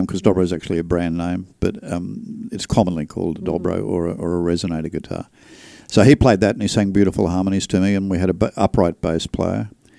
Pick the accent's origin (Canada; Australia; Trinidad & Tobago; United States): Australia; I come from Australia, and in Australia I had a trio.